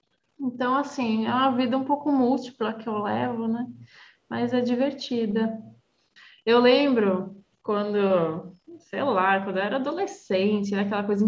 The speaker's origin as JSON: {"language": "Portuguese", "town": "São Caetano do Sul", "region": "São Paulo", "country": "Brazil", "tie": "born or raised there", "said": "Fundação das Artes de São Caetano do Sul, que é a minha cidade natal, né? Eu sou do ABC, gente."}